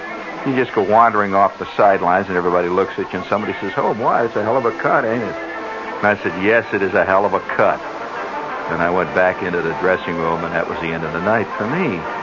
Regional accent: New York, United States; I'm a New Yorker, you know. It's in my cab-hailing hand.

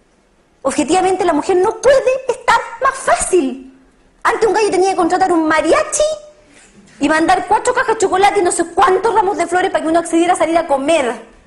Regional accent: Temuco, Araucanía, Chile; born there; recuerdo con nostalgia a mis papás diciendo, cuando yo nací en Temuco, cuando íbamos de Temuco para el norte

